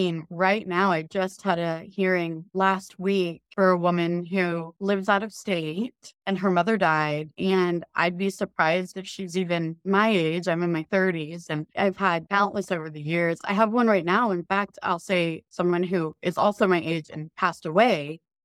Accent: Houston, Texas, United States; also born or lived in Arkansas; So I'm from Arkansas, but I was raised in the Houston area. And as you mentioned, I went to Texas A&M and then I came back home to Houston to go to law school.

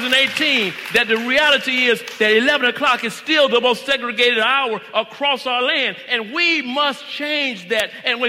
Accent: Coffeyville, Mississippi, United States; I'm from Mississippi. A lot of my relatives are from Mississippi. I grew up in a small town called Coffeyville up in North Mississippi.

